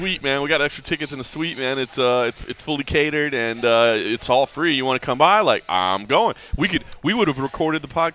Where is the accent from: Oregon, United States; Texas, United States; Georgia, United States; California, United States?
Texas, United States; Dallas; And, I'm born and raised in Dallas. I still consider myself a fan of Dallas sports.